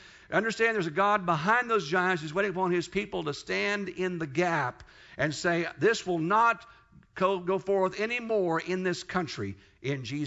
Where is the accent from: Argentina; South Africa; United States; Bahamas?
United States; Kansas; the churches I went to back in the 70s, when I was raised in Kansas